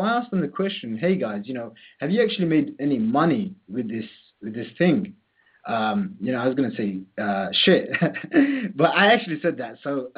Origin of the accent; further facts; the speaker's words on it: London, United Kingdom; I'm 21 years old. I'm from London.